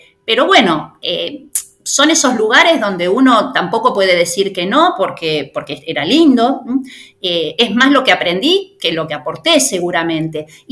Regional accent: Santa Fe, Argentina; Yo vengo de la provincia de Santa Fe.

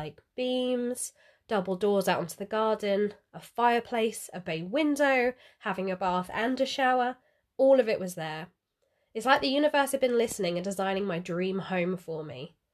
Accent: Betchworth, South East England, United Kingdom; a place just down the road from where I grew up in Betchworth came up on Rightmove

